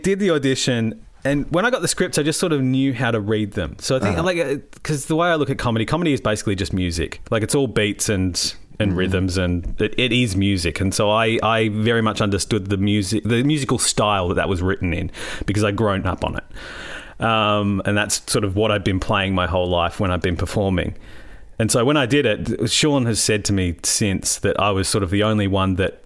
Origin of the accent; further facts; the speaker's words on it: Ballarat, Victoria, Australia; I grew up in Ballarat.